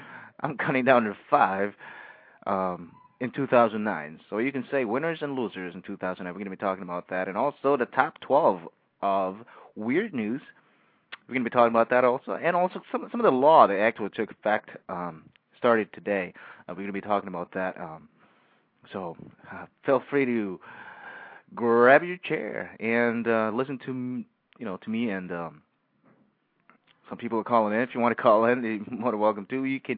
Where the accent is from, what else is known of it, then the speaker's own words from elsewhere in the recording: Philippines; I'm Filipino, so we in the Philippines, we do celebrate.